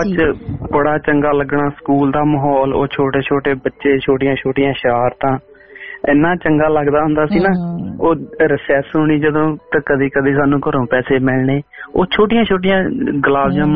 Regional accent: Phillaur, Punjab, India; ਸਾਡਾ ਪਿੰਡ ਫਲੋਰ ਆ ਜੀ

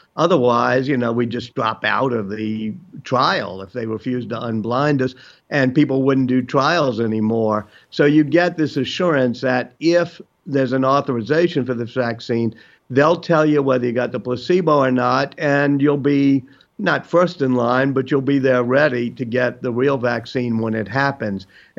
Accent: New Orleans, Louisiana, United States; I was in New Orleans, my hometown.

